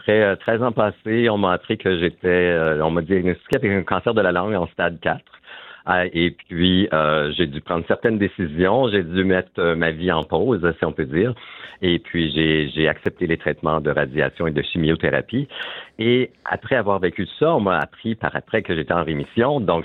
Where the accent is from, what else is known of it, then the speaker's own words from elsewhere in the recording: Moose Creek, Ontario, Canada; Moi, je suis originaire de Moose Creek, Ontario.